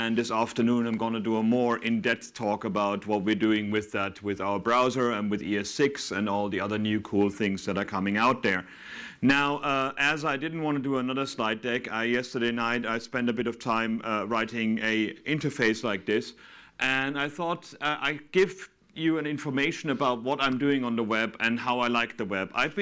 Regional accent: Germany; English is a second language; now in London, United Kingdom; I'm from Germany, but I live in England. So I've been in London for 15 years.

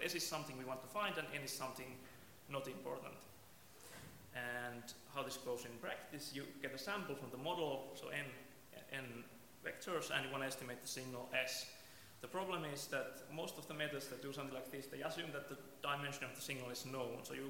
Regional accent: Finland; from Finland

